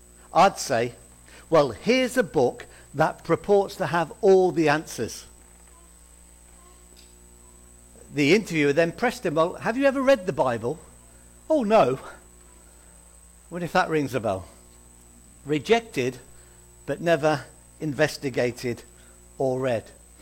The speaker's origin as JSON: {"language": "English", "region": "Midlands", "country": "United Kingdom", "tie": "born or raised there", "said": "I come from the Midlands. I've been down in Hampshire about 30 years now. And when I grew up in the Midlands"}